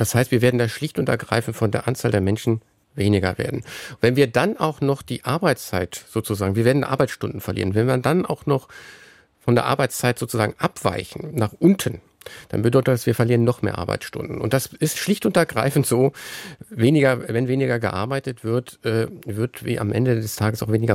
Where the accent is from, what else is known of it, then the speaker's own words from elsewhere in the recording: Cologne, North Rhine-Westphalia, Germany; Also ich bin ja Kölner.